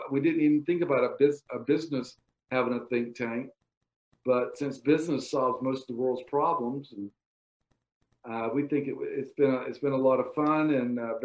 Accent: Georgia, United States; And I grew up in the Okefenokee Swamp.

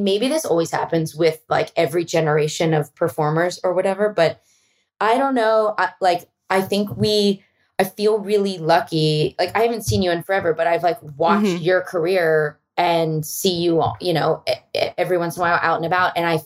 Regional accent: Philadelphia, Pennsylvania, United States; I'm from Philly. So I'm staying on the East Coast until after Thanksgiving.

